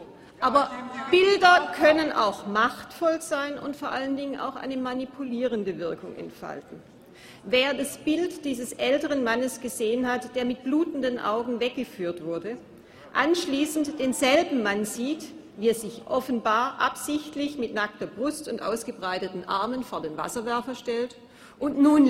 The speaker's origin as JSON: {"language": "German", "town": "Stuttgart", "region": "Baden-Württemberg", "country": "Germany", "tie": "born or raised there", "said": "Meine Heimatstadt Stuttgart macht Schlagzeilen, die sich keiner wünscht."}